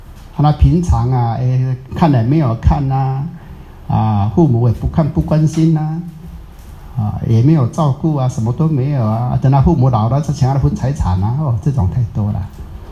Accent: Fujian, China; 如果说我们福建人讲的话，那叫一种属于一种方言，属于我们的闽南的，

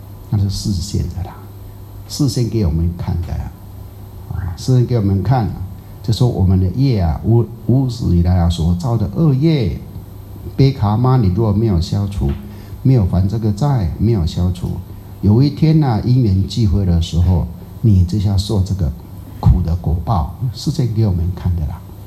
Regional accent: Taiwan; 你讲话没有内容，我们台湾人叫做没营养啊

